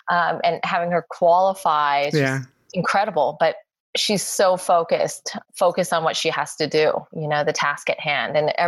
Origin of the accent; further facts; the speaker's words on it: Los Angeles, California, United States; I'm all American. Then you go into like a long conversation about like explaining how your parents immigrated, or when people ask you, you know, where are you really from? I'm like, LA. LA.